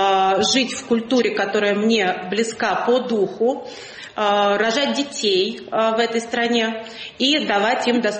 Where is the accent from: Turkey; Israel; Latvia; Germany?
Latvia; moved away as an adult; now in Russia; Я в 24 года переехала из Латвии в Россию.